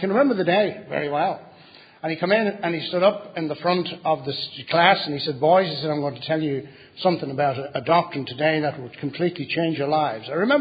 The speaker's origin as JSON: {"language": "English", "region": "North West England", "country": "United Kingdom", "tie": "born or raised there", "said": "I was saved from Romanism, and I was brought up just outside of Liverpool, and to a Wexford family and a Roman Catholic family, very righteous."}